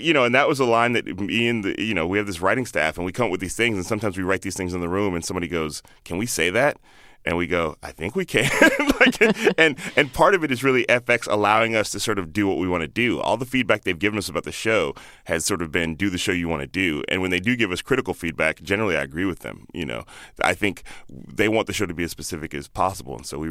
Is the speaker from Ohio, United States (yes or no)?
no; Chicago, Illinois, United States; also born or lived in Palo Alto / Indianapolis / Boston; now in San Francisco, United States; I grew up all over, but I went to high school in Chicago. Mm-hmm. And then I moved from Chicago to San Francisco 15 years ago. But I was born in Palo Alto, lived in Indianapolis, lived in Boston.